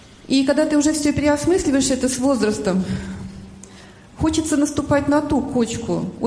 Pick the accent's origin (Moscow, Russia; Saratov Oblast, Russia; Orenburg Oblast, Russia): Saratov Oblast, Russia; Saratov; я из Саратова.